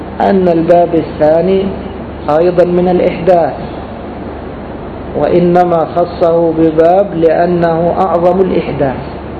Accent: Egypt; فنحن هنا في بلادنا مصر لنا إمام وحاكم، ونحن في جماعته

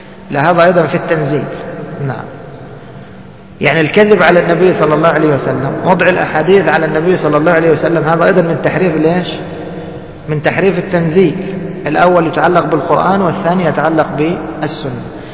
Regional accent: Egypt; وهذا مشهور عندنا في مصر

